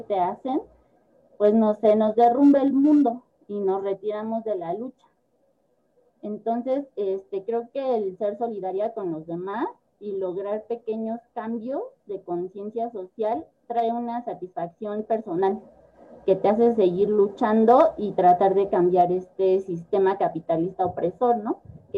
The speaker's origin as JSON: {"language": "Spanish", "town": "San Bartolomé Yalco", "country": "Mexico", "tie": "born or raised there", "said": "la represión que sufrió mi pueblo, San Bartolomé Yalco, en el año 2014."}